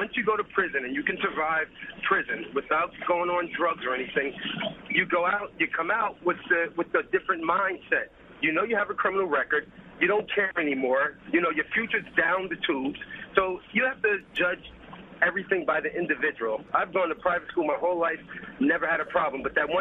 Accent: Newark, New Jersey, United States; I grew up in Newark, never had a problem, passed 3 police tests and a county police test.

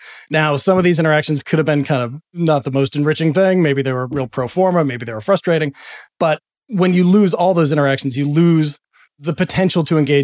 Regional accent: Boston, Massachusetts, United States; I grew up in Boston.

